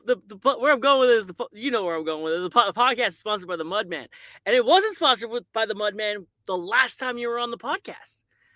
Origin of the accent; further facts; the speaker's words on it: Newfoundland and Labrador, Canada; now in Fort McMurray, Canada; I'm a newfie. I live in Fort Mac. I don't work the oil patch.